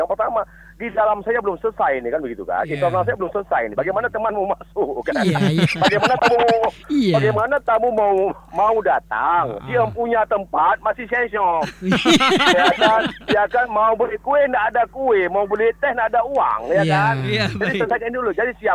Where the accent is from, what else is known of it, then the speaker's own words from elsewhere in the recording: Lhokseumawe, Aceh, Indonesia; beda jauh dulu kampung saya yang Lok Sumawe yang masih juga yang tamuan S1 juga masih di kampung saya